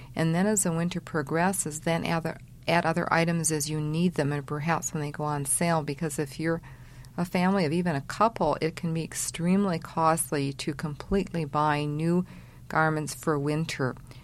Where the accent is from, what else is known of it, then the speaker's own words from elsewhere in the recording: Minnesota, United States; We came from Minnesota, and so one of the first things we did was we sent in an order to Sears for lots of long underwear.